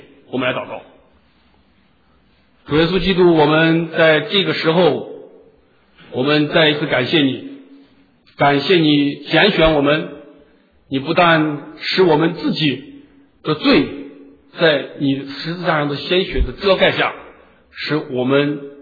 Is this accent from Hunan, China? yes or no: no; Shaanxi, China; accent: Shaanxi; 我们陕西话，我就猴急